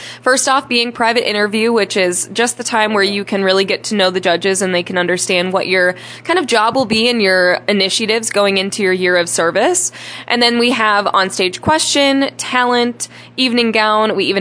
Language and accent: English; Minnesota, United States; I'm from the Twin Cities area, and that was really just my entire world.